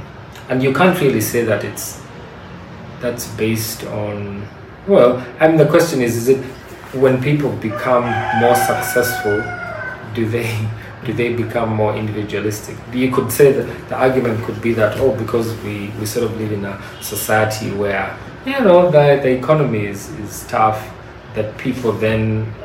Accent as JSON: {"language": "English", "country": "Uganda", "tie": "born or raised there", "said": "growing up in Uganda has, I think it's just been an amazing experience."}